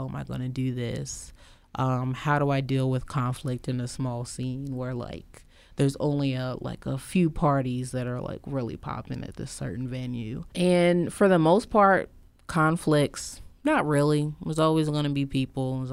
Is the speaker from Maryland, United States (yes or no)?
yes; Abingdon, Maryland, United States; also born or lived in Baltimore; I'm from Harford County. My parents are from Baltimore. I was born actually right across the street at Mercy. But I grew up in Harford County, Abingdon, Edgewood area.